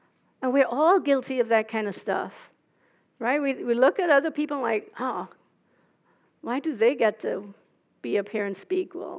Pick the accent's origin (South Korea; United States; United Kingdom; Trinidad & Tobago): Trinidad & Tobago; I grew up in Trinidad. It's in the tropics, like 10 degrees north of the equator.